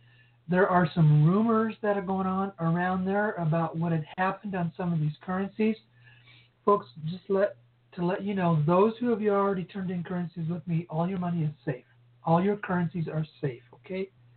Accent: Arizona, United States; here in my home state in Arizona and in Florida.

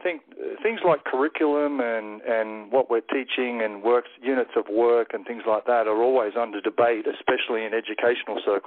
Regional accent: Australia; it's in my home country here of Australia

